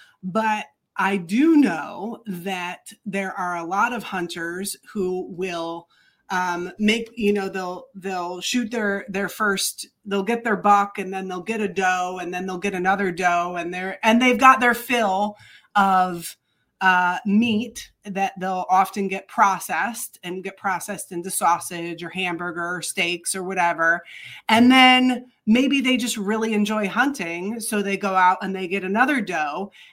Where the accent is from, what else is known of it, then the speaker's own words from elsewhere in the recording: Michigan, United States; I'm from Michigan. Michigan is a very big hunting state, big time hunting state, more than Pennsylvania for sure. And I just grew up.